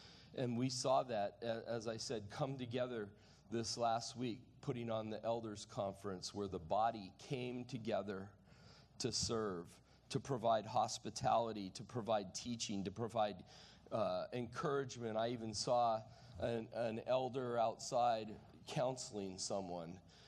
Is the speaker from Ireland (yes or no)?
no; Waco, Texas, United States; born there; I had been given a small pocket New Testament from the hospital that I was born in Waco, Texas.